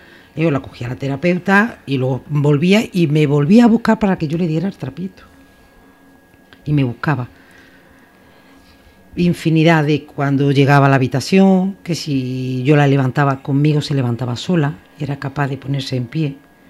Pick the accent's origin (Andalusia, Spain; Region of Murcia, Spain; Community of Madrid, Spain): Andalusia, Spain; Arjona; born there; now in Andújar, Spain; porque yo, Andújar, soy hija adoptiva, aunque nací en Arjona, pero estoy casada con un andujeño y llevo muchos años aquí